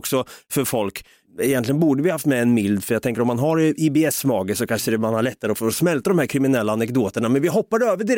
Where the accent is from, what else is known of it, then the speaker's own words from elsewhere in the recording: Norrköping, Östergötland, Sweden; Vi är från Norrköping.